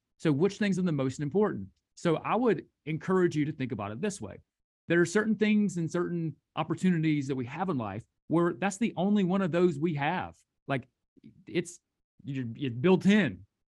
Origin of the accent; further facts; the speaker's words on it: the South, United States; I've only been here my whole life, so I can only speak to growing up in the South and being an American and being in this culture